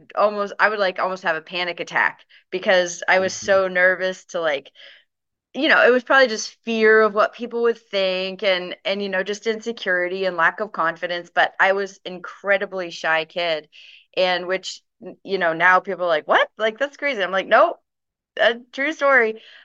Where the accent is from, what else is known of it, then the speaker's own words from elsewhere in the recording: Vermont, United States; I grew up in Vermont, so very small town, very kind of humble beginnings, and loved growing up in a small town and loved growing up in New England.